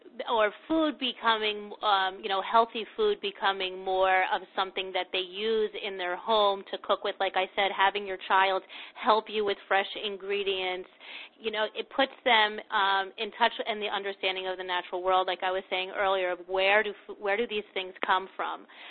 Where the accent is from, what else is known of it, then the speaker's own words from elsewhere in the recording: New Jersey, United States; I was raised in New Jersey, and my mother was born in New Jersey, and my grandmother was born in the Depression in New Jersey, and they were all farmers.